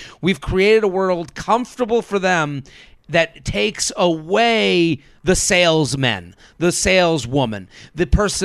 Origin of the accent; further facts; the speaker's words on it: Boston, Massachusetts, United States; moved away as an adult; now in New York, United States; Like, I'm from Boston. Right. I've lived here since 2007.